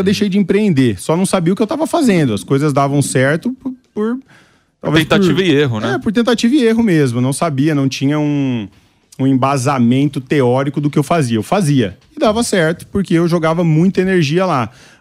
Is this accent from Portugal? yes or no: no; Mato Grosso, Brazil; also born or lived in Pará; Sou mato-grossense de criação e coração.